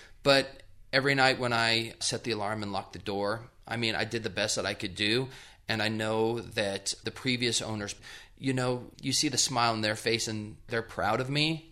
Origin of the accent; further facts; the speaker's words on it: Colorado, United States; now in Greeley, United States; I'm originally from Southern Colorado, but I've been up here since 1990. I came up here to go to college and never left.